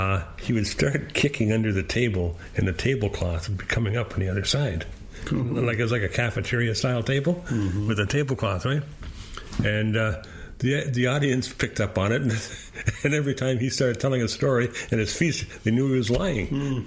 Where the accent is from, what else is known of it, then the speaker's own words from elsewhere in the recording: Canada; as a Canadian, I take great offense to that. Okay, because I'm always very proud of this country